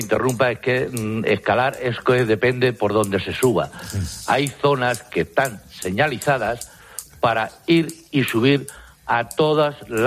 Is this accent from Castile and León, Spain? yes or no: no; Puertollano, Castilla-La Mancha, Spain; Yo soy natural de Puerto Llano. Nacido y criado en Puerto Llano, en el barrio del Carmen, pero yo me conozco toda mi ciudad.